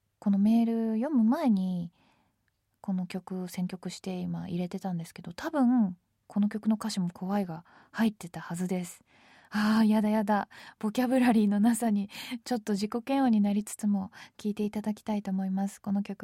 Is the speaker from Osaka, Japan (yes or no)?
no; Tokyo, Japan; 私はもう生まれ育ちが都内のもんですから